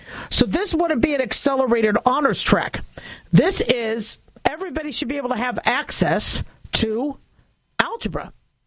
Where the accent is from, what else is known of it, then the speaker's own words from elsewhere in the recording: California, United States; But you know, I'm from California. I was born it was Cedars of Lebanon at the time.